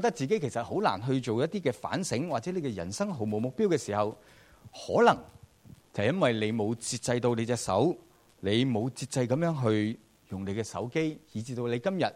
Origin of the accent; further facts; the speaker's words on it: Hong Kong; 话我哋香港人好犀利，同一时间可以做五样嘢啊，六样嘢咁嘅。